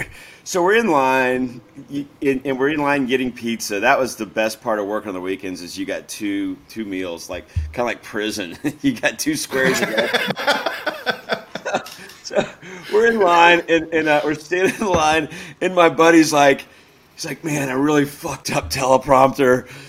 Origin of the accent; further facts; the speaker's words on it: Houston, Texas, United States; I grew up in Houston, see?